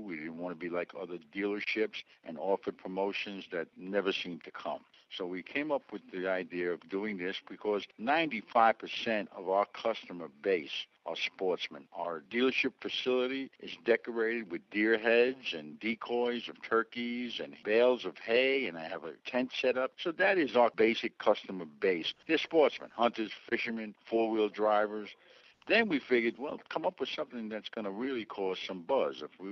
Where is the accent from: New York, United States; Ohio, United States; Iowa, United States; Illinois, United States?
New York, United States; now in Orlando, United States; No, I'm originally from New York. Just like most New Yorkers, we come down for the sunshine.